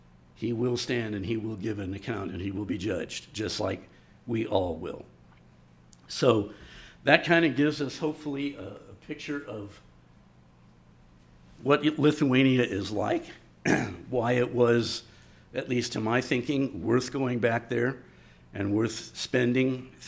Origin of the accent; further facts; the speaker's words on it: United States; Well, I'm an American, and I now fit the older category.